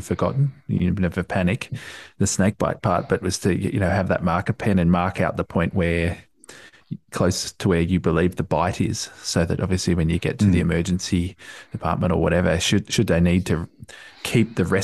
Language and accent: English; Australia; Being Australian, and being active and doing lots of camping and hiking through school, a lot of people like us have done snake bite training